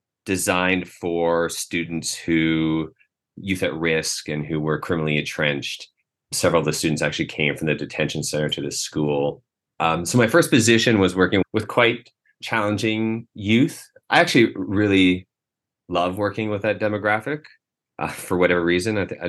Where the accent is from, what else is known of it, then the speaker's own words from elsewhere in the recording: Courtenay, British Columbia, Canada; I was born and raised in Courtney, BC, on the traditional territories of the Comox First Nation.